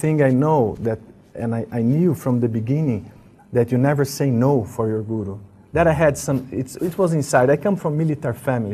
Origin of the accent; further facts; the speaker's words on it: Italy; accent: Italian; English is a second language; I'll keep my Italian accent.